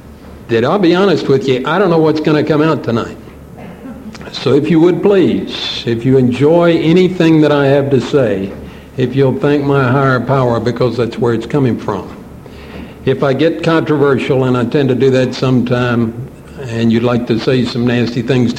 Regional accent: Lawrenceville, Georgia, United States; from Lawrenceville, Georgia.

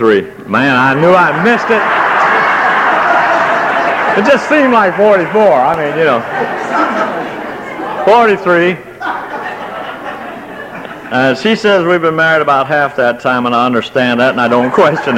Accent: Buffalo, New York, United States; also born or lived in Ayr, Scotland; now in Bessemer, United States; I was born in Scotland. I was born in Ayr, Scotland. My folks moved to Buffalo, New York. And, it was South Scotland and South Buffalo. And I live in South Bessemer.

